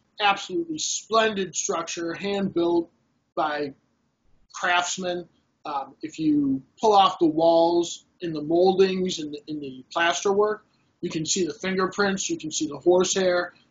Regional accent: Los Angeles, California, United States; now in Cleveland, United States; I live in Cleveland, Ohio. I'm originally from Los Angeles.

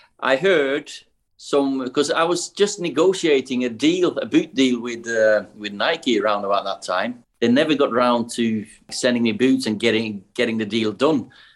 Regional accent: Kristiansund, Møre og Romsdal, Norway; English is a second language; I'm from Kristiansund, blown little town in Norway on the west coast

